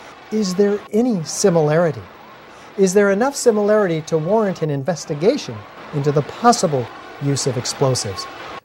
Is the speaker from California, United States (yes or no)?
yes; California, United States; These students from my home state of California were upset about skyrocketing tuition costs